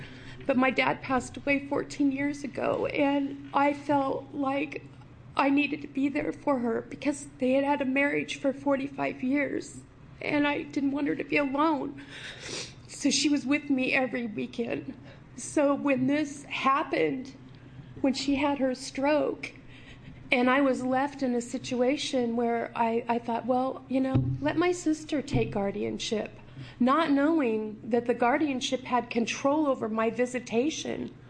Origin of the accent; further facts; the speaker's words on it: Oregon, United States; I'm from Oregon.